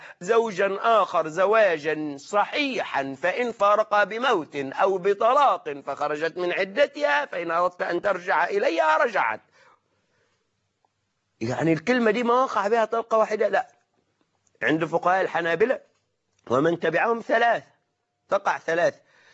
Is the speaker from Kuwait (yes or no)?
no; Egypt; نحن كمصريين